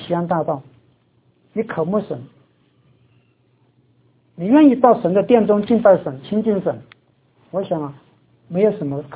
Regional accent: China; born or raised there

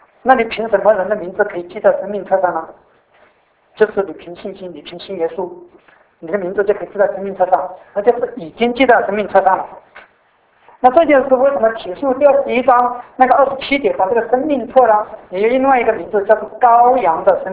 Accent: China; 因为有时候我们中国人对阴间有很多观念的

